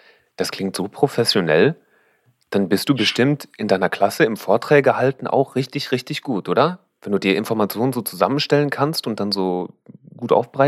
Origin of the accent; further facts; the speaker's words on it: Berlin, Germany; Oder so stelle ich mir das zumindest vor als Berliner.